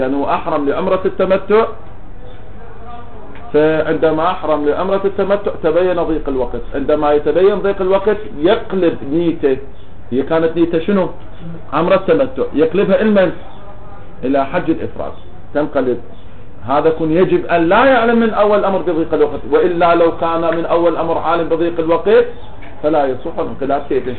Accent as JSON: {"language": "Arabic", "country": "Iraq", "said": "التفت لي أنا بالنسبة لي من أهل العراق"}